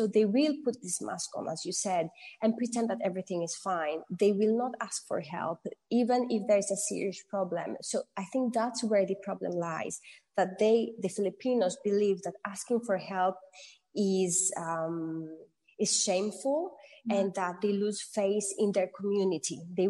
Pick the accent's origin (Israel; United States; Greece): Greece; I am half Greek, half Filipina, but I was born and raised in Greece. So I do tend to behave in a more Greek way